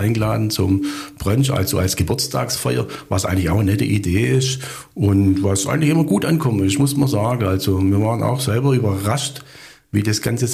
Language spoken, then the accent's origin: German; Southern Germany, Germany; obwohl das ja nicht so bei uns im Süden verpönt ist.